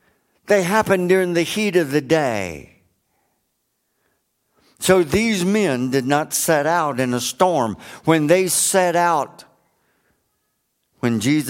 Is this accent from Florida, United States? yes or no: yes; Florida, United States; I grew up on Lake Okeechobee down in South Florida, and it's 32 miles across by 30 miles wide.